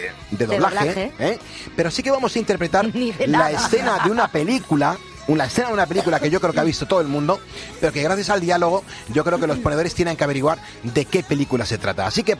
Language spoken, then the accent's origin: Spanish; Spain; somos muy de España, somos de decir bien claro, viva España, y nos encanta además sentirnos orgullosos de nuestro país.